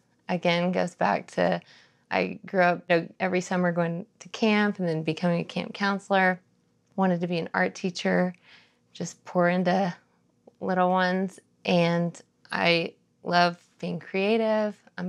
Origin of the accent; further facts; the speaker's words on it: Dallas, Texas, United States; So I grew up in Dallas, Texas.